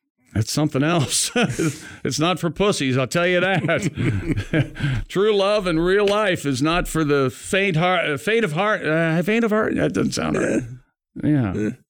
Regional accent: Indianapolis, Indiana, United States; And I go, no, I'm from Indianapolis, Doug.

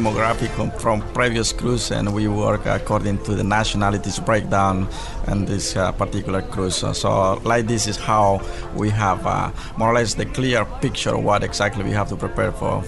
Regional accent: Guatemala; born there; English is a second language; I was born in Guatemala. My family is from Chile, so I'm kind of half and a half.

